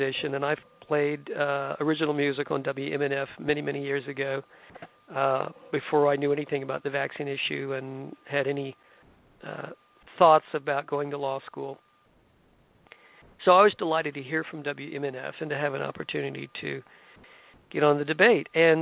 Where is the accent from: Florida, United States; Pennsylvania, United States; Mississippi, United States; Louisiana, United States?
Florida, United States; Tampa; also born or lived in Virginia; now in North Carolina, United States; Now, I've been in North Carolina for over 20 years. I lived in Virginia for a few years before that, but I grew up in Tampa.